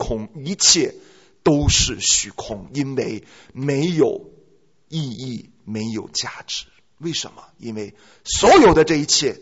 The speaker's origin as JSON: {"language": "Chinese", "region": "Shandong", "country": "China", "said": "我从小跟我奶奶睡一铺大炕，你知道我们山东人是睡火炕的啊"}